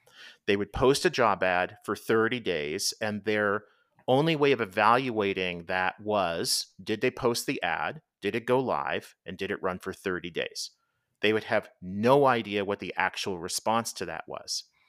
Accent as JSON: {"language": "English", "country": "Canada", "tie": "born or raised there", "said": "or Z as I grew up saying in Canada."}